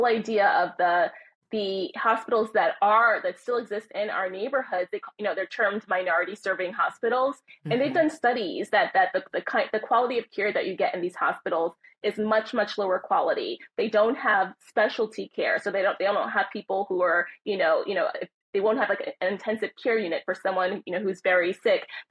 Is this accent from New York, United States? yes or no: yes; Brooklyn, New York, United States; Yeah, I grew up in Crown Heights.